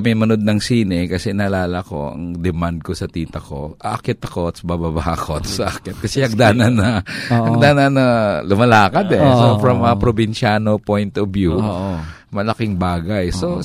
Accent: Visayas, Philippines; So, I remember, Bisaya ako

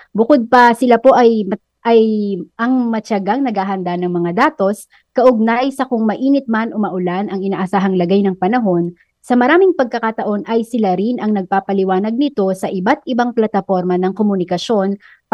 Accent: Albay, Philippines; Ako po ay taga-Albay. Palaging may paghahanda beforehand talaga ang buong probinsya tuwing may paparating na bagyo.

